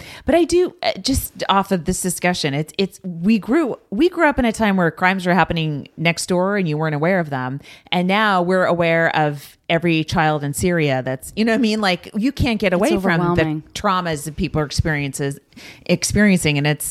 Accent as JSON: {"language": "English", "region": "California", "country": "United States", "tie": "born or raised there", "said": "I grew up in the Bay Area where a lot of this guy was working"}